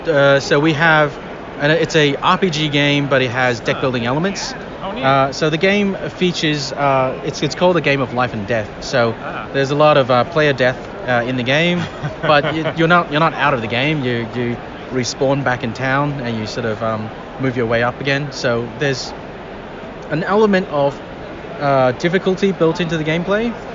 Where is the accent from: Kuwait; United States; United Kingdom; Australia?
Australia; Australia.